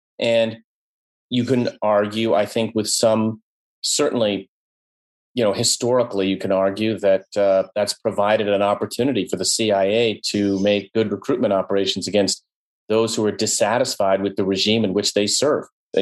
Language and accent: English; Boston, Massachusetts, United States; I mean, I grew up in Boston reading.